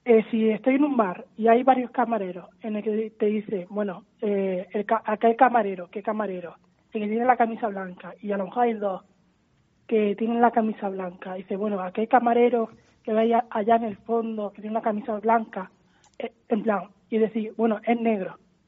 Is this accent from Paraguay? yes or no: no; Almería, Andalusia, Spain; cuando me preguntan de dónde eres y te digo de Almería.